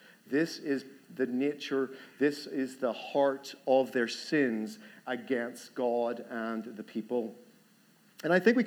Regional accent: Ireland; growing up in Ireland

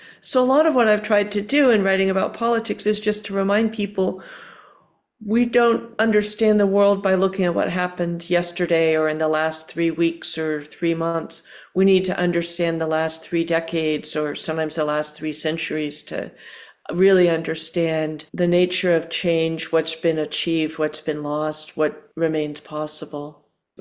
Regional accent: California, United States; I used to be proud of being from the San Francisco Bay Area. Now I'm essentially from Silicon Valley.

